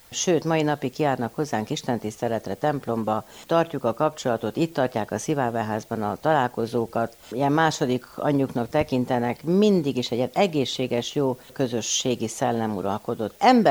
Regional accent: Cluj-Napoca, Cluj County, Romania; Hát én kolozsvári vagyok

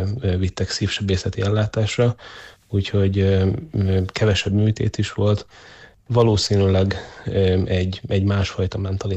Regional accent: Szeged, Csongrád-Csanád, Hungary; Igazából én egy tőzsgyökeres szegedi vagyok. Annak idején a tanulmányaimat is Szegeden végeztem.

